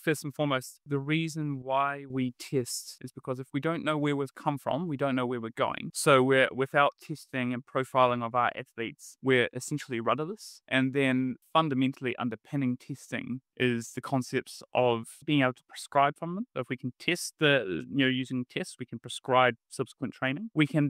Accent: New Zealand; also born or lived in Wollongong; I am originally from New Zealand, from the South, not the Deep South

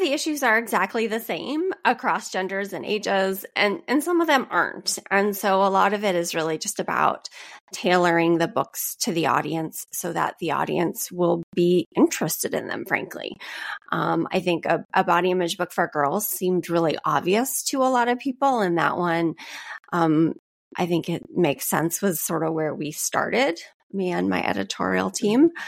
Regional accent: United States; No, I'm American.

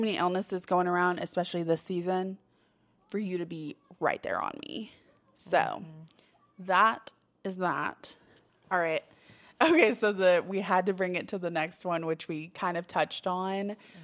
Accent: the South, United States; I grew up in the South, and we always were very much, you know, please, thank you, ma'am, sir.

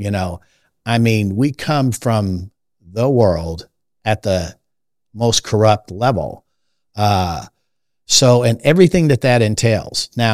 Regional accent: Los Angeles, California, United States; I mean, I was raised in Los Angeles in the 60s, and with all the drug and alcohol and the summer of love and all the craziness of that.

